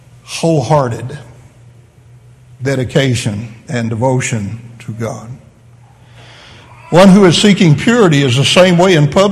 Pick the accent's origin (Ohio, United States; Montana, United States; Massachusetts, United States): Ohio, United States; born there; When I was a real little boy, I was born in Ohio when I was just really small, 5-6 years old.